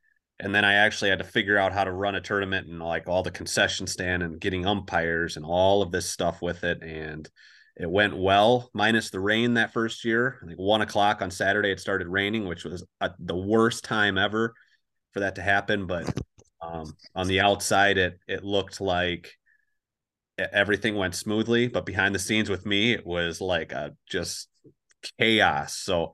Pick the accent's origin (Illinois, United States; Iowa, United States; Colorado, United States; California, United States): Iowa, United States; Dubuque; moved away as an adult; now in Wisconsin, United States; Opened it in 2015 when I moved to Wisconsin with my wife, Kelsey. So we moved from Iowa, where I was from, in Dubuque, and then moved up here.